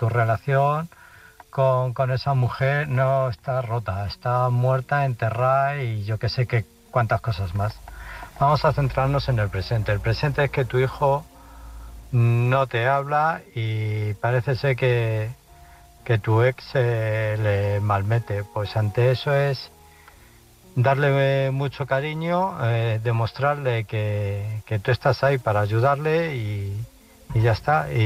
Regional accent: Illescas, Castilla-La Mancha, Spain; de Illescas.

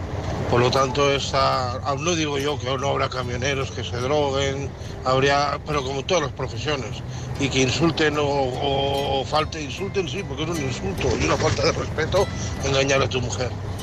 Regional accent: Santa Pola, Valencian Community, Spain; de Santa Pola, en ruta, camionero.

